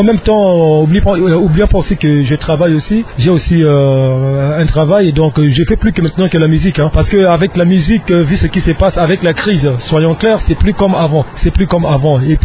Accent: Brazzaville, Republic of the Congo; Alors, moi, je suis congolais des Brazza.

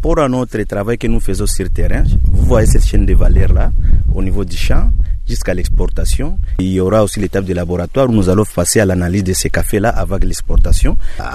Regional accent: Kalemie, Tanganyika, DR Congo; qui est déjà installé chez nous à Kalemie

